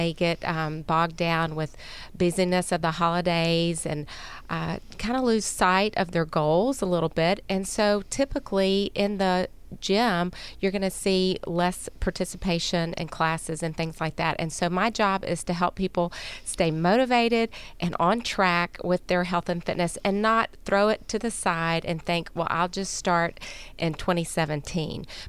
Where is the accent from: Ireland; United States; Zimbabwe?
United States; Shreveport, Louisiana; I'm from Shreveport, Louisiana, and I'm a personal trainer, group exercise specialist, and health coach.